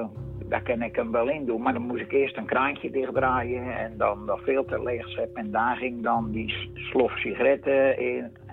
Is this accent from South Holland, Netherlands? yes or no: yes; Vlaardingen, South Holland, Netherlands; Want ik kom uit Vlaardingen, dat is officieel. En dat is in Aringstad.